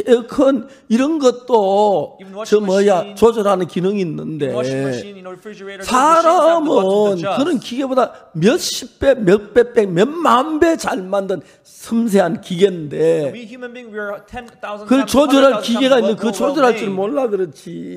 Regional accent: Seonsan, North Gyeongsang, South Korea; 아버지는 저희 고향에서 어릴 때 자라나셔서 한평생 이제 그 저희 고향 한 지방에서 사셨어요. 경북 선산이라는 곳에서요.

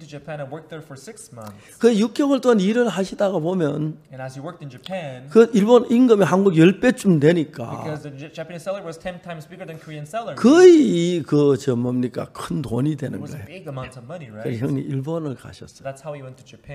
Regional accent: Seonsan, North Gyeongsang, South Korea; 아버지는 저희 고향에서 어릴 때 자라나셔서 한평생 이제 그 저희 고향 한 지방에서 사셨어요. 경북 선산이라는 곳에서요.

